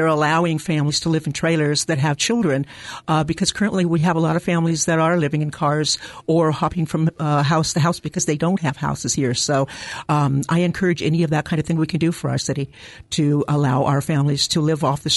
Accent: Newport, Oregon, United States; also born or lived in North Bend; My background is that I'm a native Oregonian, number one. I grew up in Newport, was born in North Bend, and decided to retire here.

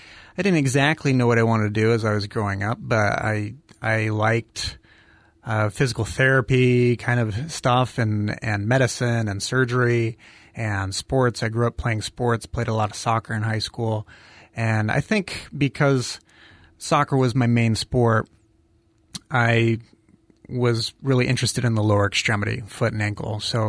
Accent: Mapleton, Utah, United States; So I'm originally from Utah. I grew up in a small town called Mapleton, and so I've always liked small towns.

